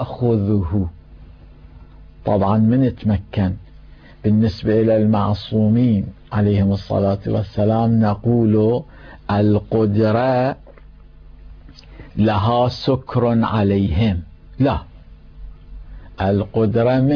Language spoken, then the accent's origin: Arabic; Iraq; أنا عراقي لا أعرف اللغة الإنجليزية